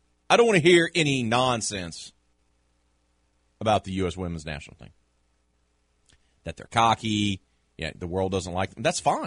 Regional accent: United States; And not just because I'm an American and we got the 4th of July holiday upon us

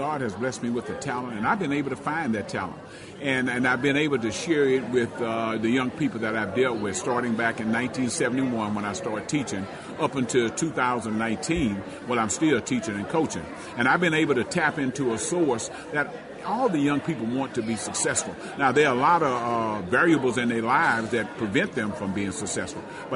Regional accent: Lena, Louisiana, United States; And I think the experience I had growing up in rural Lena and Taylor Hill community

